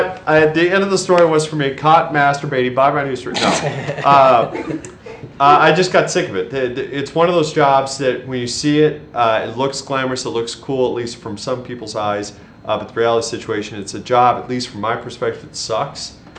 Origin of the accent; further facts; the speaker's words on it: Omaha, Nebraska, United States; I can tell you that growing up in Omaha, Nebraska, where I'm from